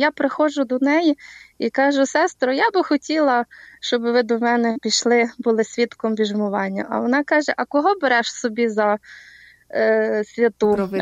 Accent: Lviv, Lviv Oblast, Ukraine; І ще я зі Львова

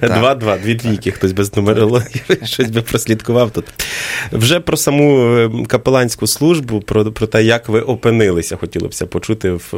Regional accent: Vinnytsia, Vinnytsia Oblast, Ukraine; ми в якомусь певному вимірі є земляками, ми з Поділля, Вінниця, Перлина, Поділля

